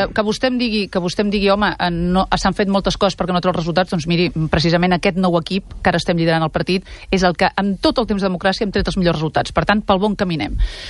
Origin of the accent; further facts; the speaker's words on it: Catalonia, Spain; és la meva terra, sóc catalana, aquí he nascut i aquí moriré